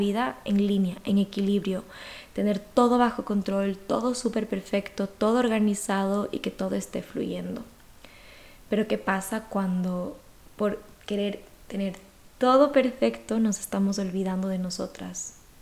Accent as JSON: {"language": "Spanish", "country": "Ecuador", "moved": "as an adult", "lives_now": "Valencia, Spain", "said": "actualmente estoy viviendo en Valencia, yo soy de Ecuador y me mudé hace 2 años acá."}